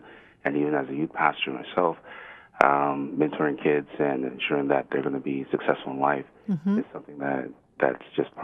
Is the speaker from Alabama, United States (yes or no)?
no; Anchorage, Alaska, United States; I grew up here in Anchorage, Alaska.